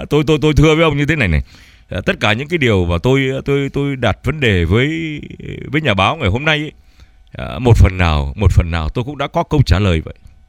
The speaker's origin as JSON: {"language": "Vietnamese", "town": "Nam Dinh", "region": "Nam Dinh Province", "country": "Vietnam", "tie": "born there", "moved": "yes", "said": "tôi sinh ra tại Nam Định mà, nếu tôi không phải có những cái chuyện gì, bố tôi không bị đưa ra ô tô vì chủ điền gì đó, thì tôi cũng ở lại miền Bắc, lớn lên miền Bắc như ông vậy chứ."}